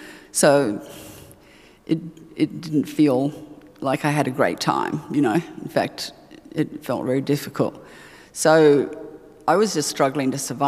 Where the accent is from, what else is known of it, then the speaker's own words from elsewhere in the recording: New Zealand; You know, I'm a New Zealander and we don't take compliments.